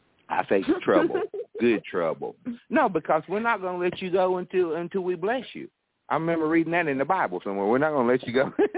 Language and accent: English; Georgia, United States; now in Atlanta, United States; I live in Atlanta right now, but I'm originally from a little German town in the northeast Georgia mountains, 12 miles from North Carolina, 30 miles from Tennessee, and 30 miles from South Carolina.